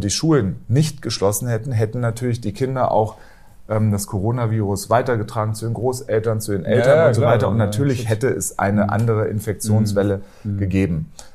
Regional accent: Hanover, Lower Saxony, Germany; Als Hannoveraner

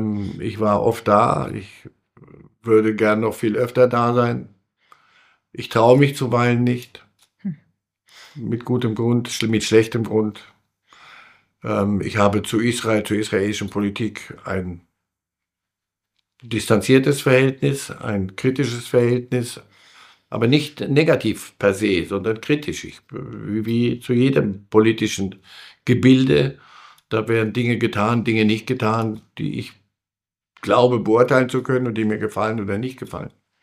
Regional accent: Wałbrzych, Lower Silesian Voivodeship, Poland; born there; Nicht in Warschau, geboren in Waldenburg.

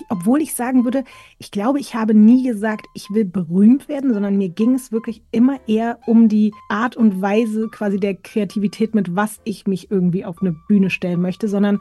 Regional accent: Berlin, Germany; Oh, meine Kindheit in Prenzlauer Berg

